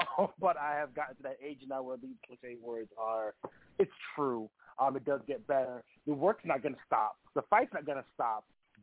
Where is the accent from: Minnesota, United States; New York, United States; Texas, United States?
New York, United States; Brooklyn; now in Washington, United States; So I am a child of immigrant parents, from Jamaica immigrant parents, born in Brooklyn, New York, Flatbush, Brooklyn. Grew up in Brooklyn and all that good stuff. And relocated to D.C.